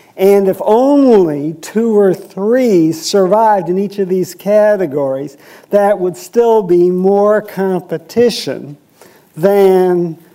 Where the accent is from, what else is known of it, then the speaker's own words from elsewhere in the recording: Seattle, Washington, United States; And, I come from Seattle, and I'll just leave it at that without getting more specific.